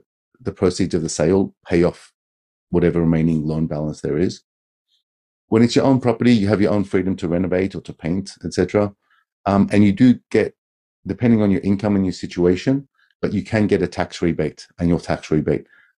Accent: Australia; now in Japan; myself, I've been in Japan for 20 years. I'm an Australian.

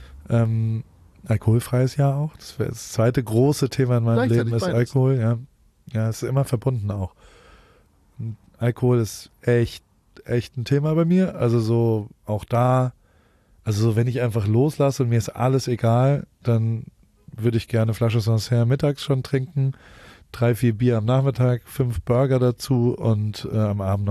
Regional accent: Heidelberg, Baden-Württemberg, Germany; Ich komme aus Heidelberg.

